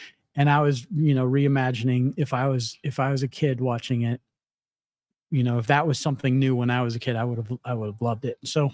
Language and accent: English; the South, United States; I'm from the South.